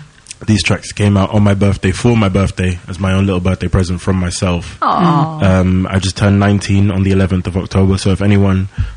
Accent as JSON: {"language": "English", "region": "London", "country": "United Kingdom", "said": "I do live shows all around London. Yeah, I'm from West London"}